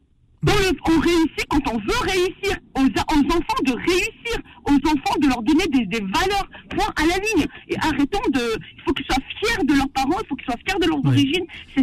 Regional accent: Tunisia; Je suis tunisienne, je suis française, je suis fière de mes doubles cultures

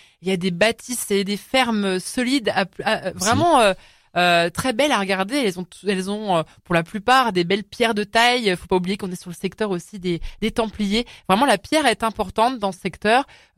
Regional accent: Bourgogne-Franche-Comté, France; aurait atterri ici chez nous, en Côte d'Or.

